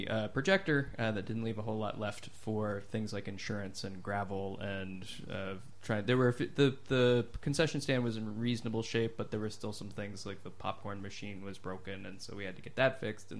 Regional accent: Alice Springs, Northern Territory, Australia; I grew up in Central Australia, and we had the only first run movie theater I had in Alice Springs was the drive-in. So all of my teens were spent going to the drive-in there.

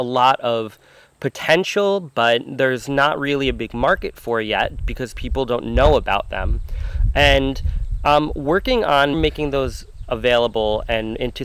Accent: Hudson, New York, United States; I grew up in Hudson, New York.

